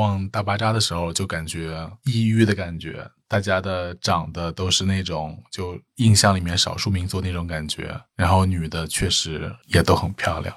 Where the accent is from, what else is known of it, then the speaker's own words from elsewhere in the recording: North China, China; 南方这边嘛，然后我是一个北方人，然后来了南方这边，